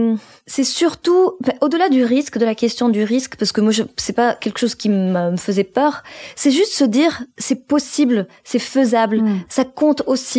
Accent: Morocco; je suis née au Maroc et j'ai grandi au Maroc.

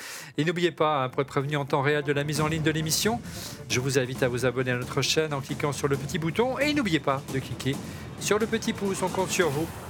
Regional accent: France; Je suis français

